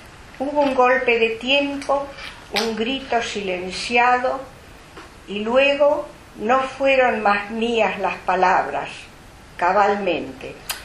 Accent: Buenos Aires, Argentina; Este es un poema de mi ciudad natal, Buenos Aires, que con los años no añoro

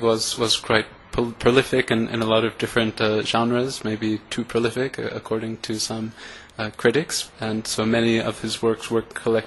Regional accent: Ohio, United States; I grew up in Southwest Ohio, in the United States, in a pretty secular household with one Jewish parent, one Christian parent.

